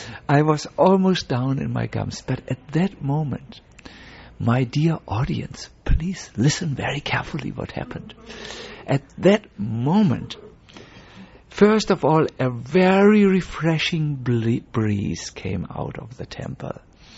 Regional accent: Germany; English is a second language; Remember, I'm from Germany.

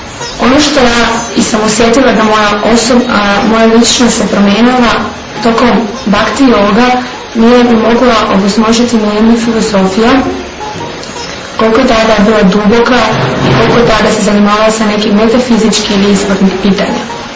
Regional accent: North Macedonia; Ja sam iz Makedonije i studiram filozofiju na Skopskog fakulteta.

